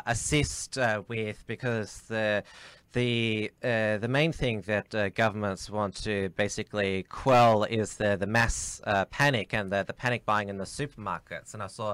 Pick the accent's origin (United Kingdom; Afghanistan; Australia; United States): Australia; Victoria; I'm from Victoria.